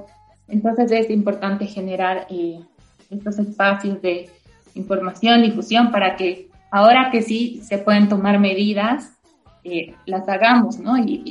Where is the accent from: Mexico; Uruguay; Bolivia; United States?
Bolivia; como bolivianos deberíamos conocer.